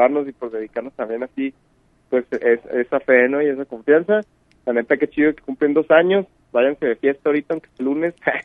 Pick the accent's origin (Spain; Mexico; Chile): Mexico; Chihuahua; en el norte hay una, nosotros somos de Chihuahua